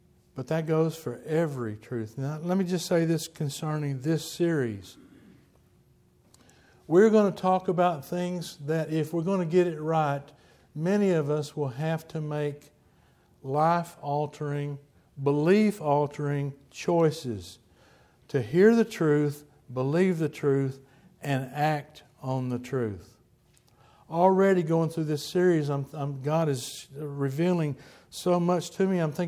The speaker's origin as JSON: {"language": "English", "region": "Texas", "country": "United States", "accent": "Texas", "said": "And if you're listening from another country and you're dealing with my Texas accent, I apologize, it's the best one I got."}